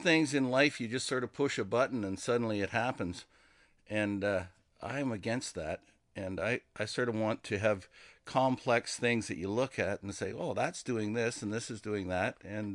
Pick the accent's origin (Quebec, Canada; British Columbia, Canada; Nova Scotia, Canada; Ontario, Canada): Ontario, Canada; Peterborough; I'm from Peterborough, Ontario.